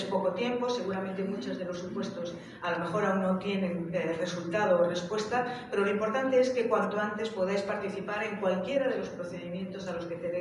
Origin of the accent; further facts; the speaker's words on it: Galicia, Spain; also born or lived in Germany / Venezuela; yo soy hija de emigrantes, yo nací también en Alemania porque mis padres emigraron allí, luego estuve unos años en Venezuela, estuvimos allí, pues a quienes emigramos, España además es un país de migración. Yo soy de Galicia.